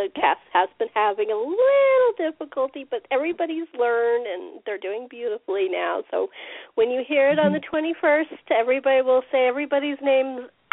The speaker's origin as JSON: {"language": "English", "region": "California", "country": "United States", "tie": "born or raised there", "said": "I'm a Californian, born, bred, lived other places in the country, which got mixed into my accent."}